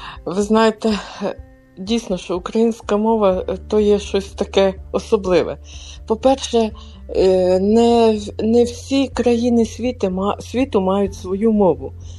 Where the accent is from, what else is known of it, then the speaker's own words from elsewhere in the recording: Western Ukraine, Ukraine; born there; Я народилася на Західній Україні, потім в Західній Україні, як це правильно зараз говорити, але я, розумієте, з того покоління Радянського Союзу, коли було модно говорити по-русски, знаєте.